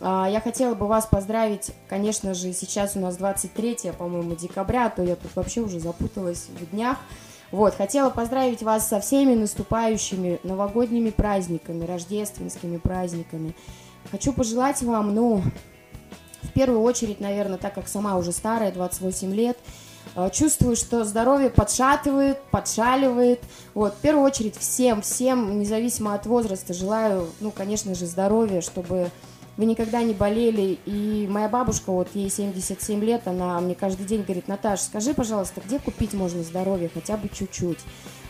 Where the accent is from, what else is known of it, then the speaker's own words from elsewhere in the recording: Zlatoust, Chelyabinsk Oblast, Russia; да я из Златоуста, у нас там делают там то-то, то-то, у нас куча там заводов.